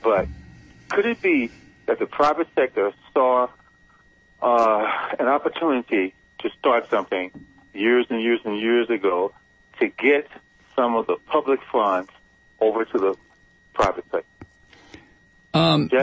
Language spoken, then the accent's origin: English; St. Louis, Missouri, United States; I'm originally from St. Louis.